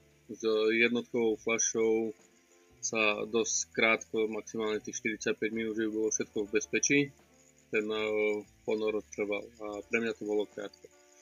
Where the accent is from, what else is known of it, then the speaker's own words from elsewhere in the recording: Spišské Bystré, Prešov Region, Slovakia; now in Norway; som zo Slovenska, z obce Spišské Bystre. Žijem už 8 rokov v Norsku